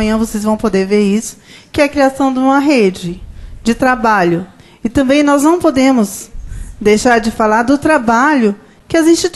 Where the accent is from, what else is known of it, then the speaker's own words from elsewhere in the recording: Campo Grande, Mato Grosso do Sul, Brazil; sou de Mato Grosso do Sul, Campo Grande